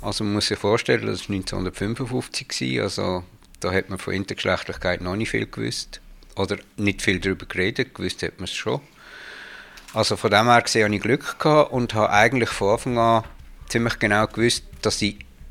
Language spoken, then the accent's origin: German; Bern, Switzerland; Ich bin in Bern geboren und bin hier gerade vis-à-vis an der ganzen Strasse aufgewachsen.